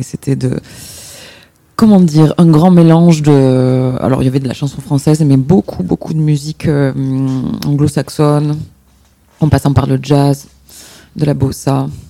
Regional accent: Nouvelle-Aquitaine, France; Du Lot-et-Garonne.

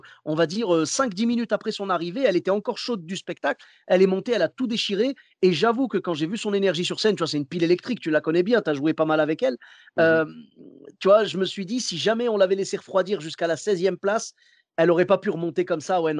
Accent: Clermont-Ferrand, Auvergne-Rhône-Alpes, France; now in Bordeaux, France; je ne suis pas lyonnais. Moi, je suis de Clermont-Ferrand à la base, mais j'habite à Bordeaux. Et du coup, je suis venu depuis Bordeaux.

